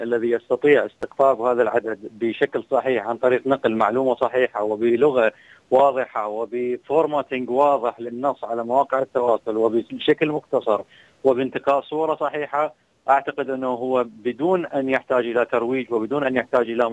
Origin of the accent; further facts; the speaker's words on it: Iraq; وعندنا في العراق على وجه الخصوص